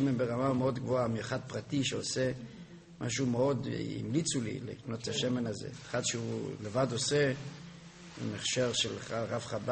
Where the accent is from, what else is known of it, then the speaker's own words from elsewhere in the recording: Jerusalem, Jerusalem District, Israel; עכשיו בשבת אנחנו ירושלמים